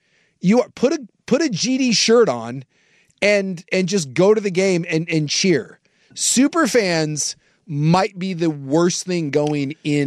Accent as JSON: {"language": "English", "town": "Philadelphia", "region": "Pennsylvania", "country": "United States", "tie": "born or raised there", "said": "So if you didn't know, I'm born and raised in Philly, actually 1 hour, blah, blah, blah."}